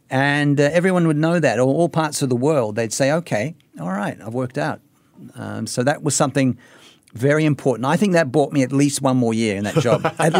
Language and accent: English; Australia; Well, I am from Australia.